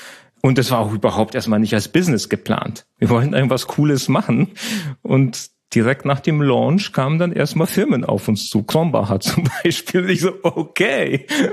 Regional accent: Poland; first language Polish; German is a second language; Ich habe Songs komponiert, Folksongs in Polnisch, in meiner Muttersprache.

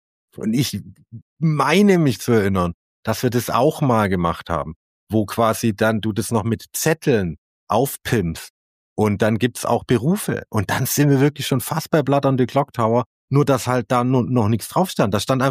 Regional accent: Southern Germany, Germany; ich komme halt aus Süddeutschland und da haben wir das unter dem Namen gespielt.

